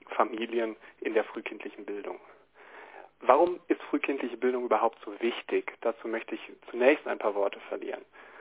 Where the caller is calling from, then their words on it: Bochum, North Rhine-Westphalia, Germany; Ich bin aus Bochum zugeschaltet.